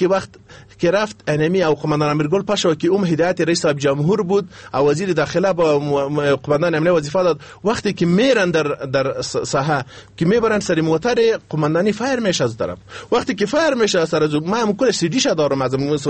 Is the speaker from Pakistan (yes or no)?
no; Afghanistan; ما از ما یک افغان هستیم